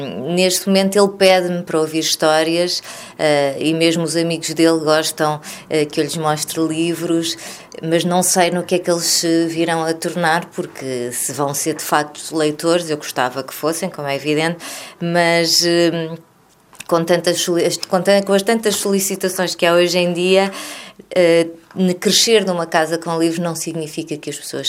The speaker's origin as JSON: {"language": "Portuguese", "region": "Lisbon", "country": "Portugal", "tie": "born there", "said": "como já disseste. Nasci em Lisboa em 1979."}